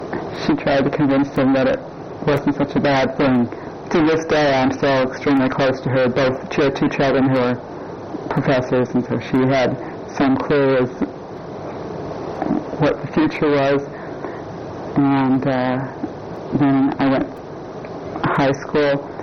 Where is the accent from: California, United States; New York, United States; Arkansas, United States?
California, United States; Granada Hills; also born or lived in Alhambra; No, I grew up in Alhambra, California, until I was about 10, and then my family moved to the San Fernando Valley, and that's where I finished school.